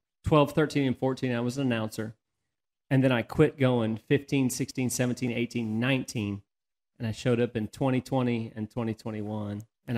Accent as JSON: {"language": "English", "town": "Purcell", "region": "Oklahoma", "country": "United States", "tie": "born or raised there", "said": "my hometown in Purcell, Oklahoma"}